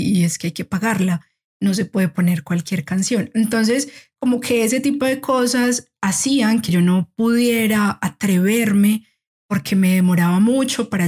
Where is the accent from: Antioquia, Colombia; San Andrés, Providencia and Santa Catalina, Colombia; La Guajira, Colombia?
Antioquia, Colombia; Medellín; de Medellín, Colombia.